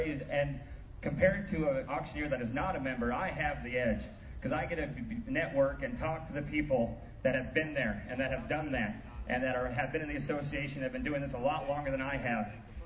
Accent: Columbus, Nebraska, United States; from Columbus, Nebraska.

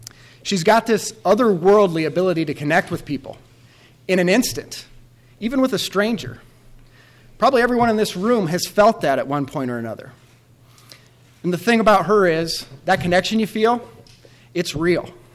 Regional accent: Hawarden, Iowa, United States; Governor Branstad came to visit my hometown of Hayward in Sioux County

